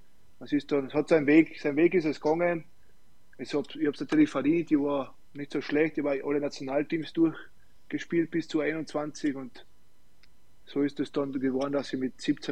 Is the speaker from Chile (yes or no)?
no; Klagenfurt, Carinthia, Austria; ich will in Klagenfurt sowieso in meiner Heimat bleiben